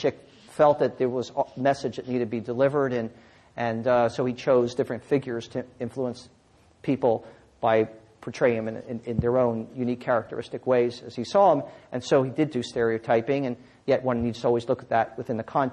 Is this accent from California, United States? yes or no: yes; California, United States; I'm from California.